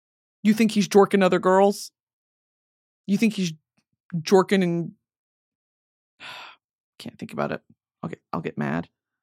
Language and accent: English; Texas, United States; It was so weird growing up in Texas, which I guess now makes sense now that I think about it for more than 6 seconds. I used to live in Dallas.